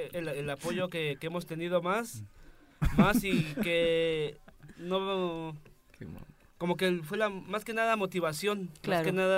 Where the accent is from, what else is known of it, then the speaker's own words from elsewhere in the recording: Naucalpan, State of Mexico, Mexico; porque nosotros somos de Naucalpan, en San Bartolo